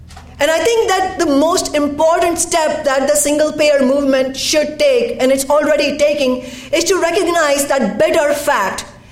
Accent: India; And you know, I come from India. We have a multitude of parties

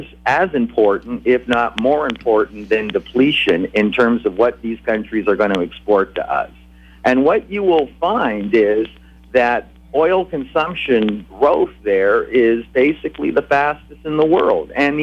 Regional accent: Toronto, Ontario, Canada; look, I'm from Toronto. We're 90 miles away from Niagara Falls.

